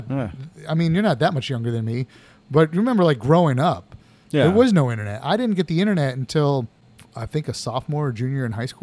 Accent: Florida, United States; We were real close to Orlando. I grew up in Florida, in between Orlando and Daytona.

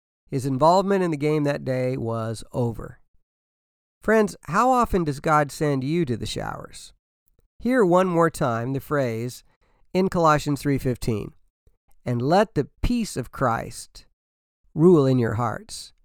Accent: Danville, Illinois, United States; Growing up in Danville, Illinois, I was and still am a Cubs fan.

